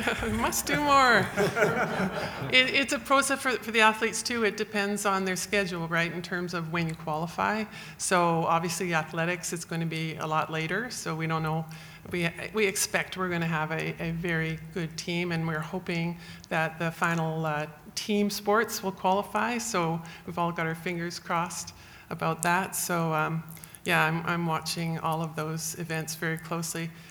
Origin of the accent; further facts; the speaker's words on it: Vancouver, British Columbia, Canada; I'm from Vancouver.